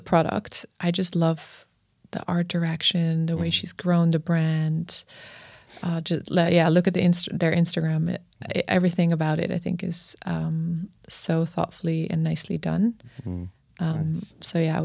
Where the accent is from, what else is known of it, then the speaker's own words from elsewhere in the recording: Netherlands; And I'm from the Netherlands originally.